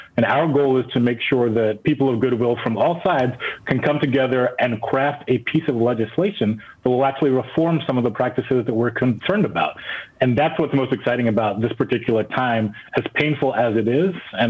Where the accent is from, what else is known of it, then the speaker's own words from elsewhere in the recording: England, United Kingdom; now in United States; I was a kid growing up in England